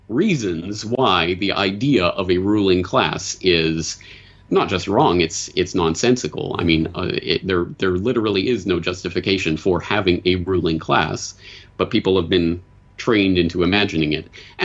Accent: Alberta, Canada; I grew up in Alberta, which is the Texas of the North

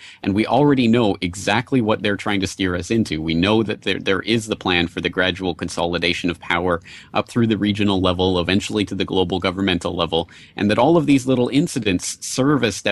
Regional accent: Canada; now in Japan; I'm a Canadian living here in Japan

